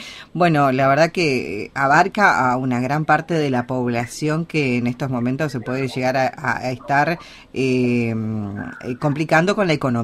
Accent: Argentina; nos desbordan como argentinos

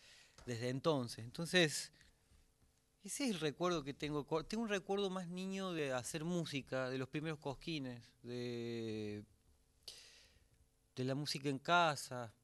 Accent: Córdoba, Argentina; en el que uno no, como cordobés, está todo el tiempo en contacto con riojanos

